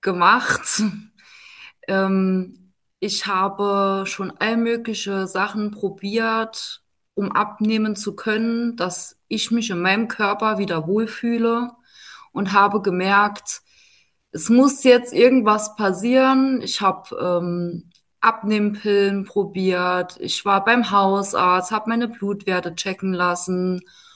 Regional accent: Saarbrücken, Saarland, Germany; Ich komme aus Saarbrücken

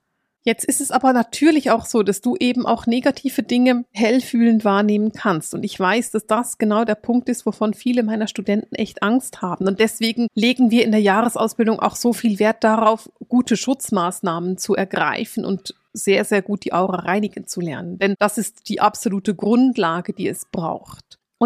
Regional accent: Bern, Switzerland; ich bin in Bern aufgewachsen und ich liebe diese Stadt.

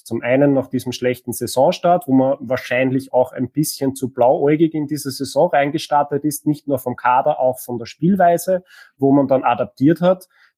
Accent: Linz, Upper Austria, Austria; Ja, ich wohne ja auch in Linz und bin ein Linzer

